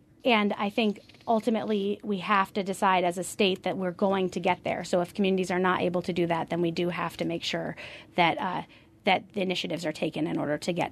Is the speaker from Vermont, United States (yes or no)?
yes; Brattleboro, Vermont, United States; I grew up in Vermont. I was born in Brattleboro Memorial Hospital. Part of my childhood includes, you know, jumping in lakes and rivers and drinking fresh, clean water.